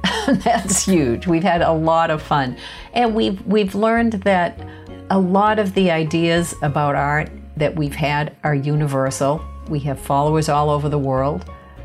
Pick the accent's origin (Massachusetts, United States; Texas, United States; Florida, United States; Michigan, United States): Massachusetts, United States; Boston; I grew up in Boston, less than a mile from the Museum of Fine Arts